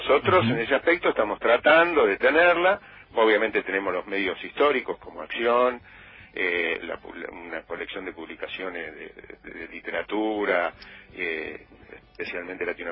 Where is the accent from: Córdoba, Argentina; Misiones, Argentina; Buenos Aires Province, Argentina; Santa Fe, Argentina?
Santa Fe, Argentina; Rosario; Yo soy rosarino